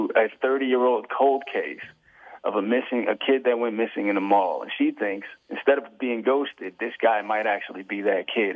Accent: New York, United States; So I grew up, I'm from Long Island, New York.

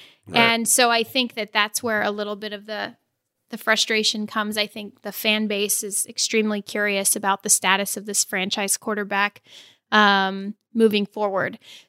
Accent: Arizona, United States; John Wolford, who also, by the way, played for my hometown Arizona Hotshots in the AAF

